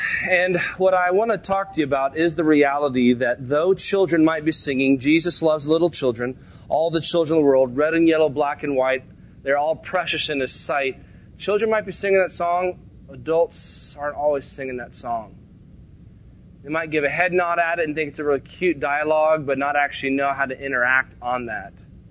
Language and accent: English; the South, United States; Growing up in the South, understood from experience, at least during that time, what was a very, in some environments, racially tense environment.